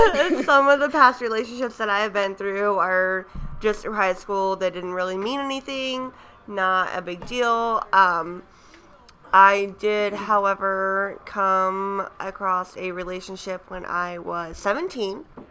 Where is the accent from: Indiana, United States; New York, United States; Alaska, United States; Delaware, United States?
Indiana, United States; Churubusco; You know, I'm from Cherubusco, small town girl.